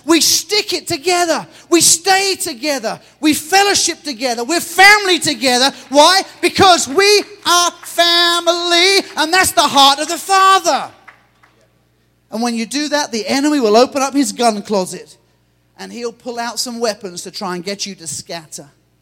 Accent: England, United Kingdom; Because I'm English and we don't have guns.

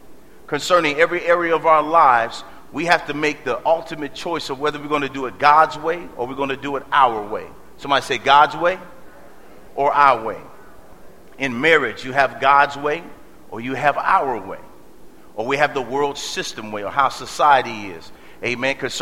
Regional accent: Detroit, Michigan, United States; Growing up in Detroit, Michigan, I remember that if you got general assistance from, they called it, ADC.

